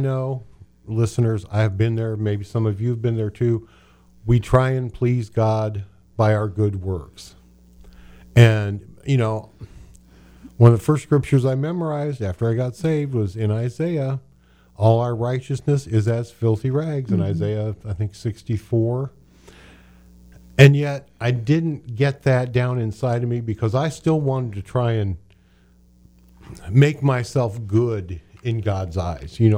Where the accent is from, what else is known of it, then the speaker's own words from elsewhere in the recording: Indiana, United States; Well, I grew up in Central Indiana, and when you were contrary, it just meant you were against.